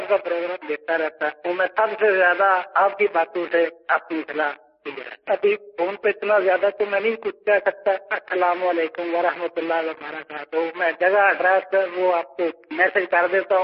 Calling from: Gujrat, Punjab, Pakistan; میں گجرات سے بات کر رہا ہوں،

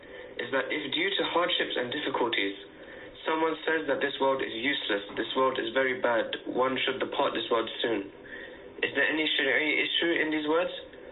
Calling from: London, United Kingdom; I'm calling from London.

